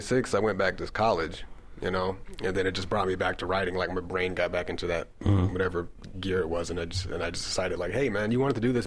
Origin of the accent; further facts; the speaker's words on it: Las Vegas, Nevada, United States; Well, I'm an author from Vegas. I live in Vegas now.